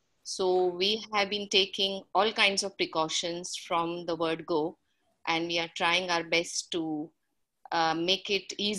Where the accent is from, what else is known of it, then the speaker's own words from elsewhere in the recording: Mumbai, Maharashtra, India; English is a second language; I'm from Mumbai, India.